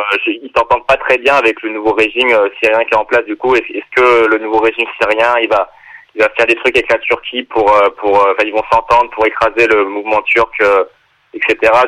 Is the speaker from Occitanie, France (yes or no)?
yes; Saint-Bauzille-de-Putois, Occitanie, France; Et du coup, on vient des Cévennes, dans le sud de la France, dans le nord de l'Hérault, précisément Saint-Bosile-de-Putois.